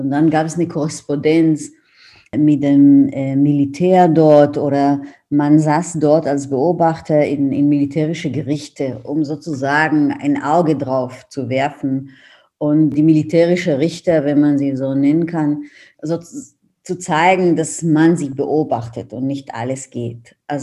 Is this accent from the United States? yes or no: no; Beersheba, Southern District, Israel; Ich komme ursprünglich aus Beersheba im Süden von Israel.